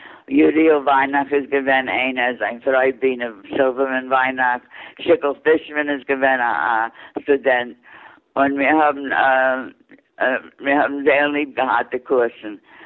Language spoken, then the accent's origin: German; Bronx, New York, United States; also born or lived in Brooklyn; Ich bin geboren geworden in Brooklyn, aber bei jungen Eltern hat die Familie sich übergeklebt in der Bronx. Und ich war in der Bronx, gemacht mein ganzen Leben.